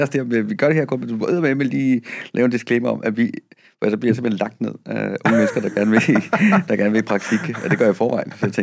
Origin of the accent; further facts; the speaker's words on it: Frederiksværk, Capital Region of Denmark, Denmark; Jeg har også skammet mig over, at jeg var fra Frederiksværk